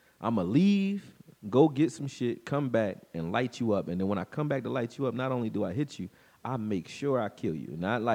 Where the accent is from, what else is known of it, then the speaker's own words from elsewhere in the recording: Philadelphia, Pennsylvania, United States; I was like, I was like, yo, I'm legit from Philly.